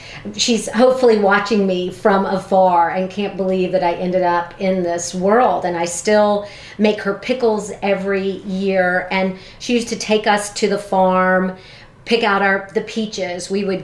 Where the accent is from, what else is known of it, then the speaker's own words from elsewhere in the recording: Southern US, United States; I grew up in the South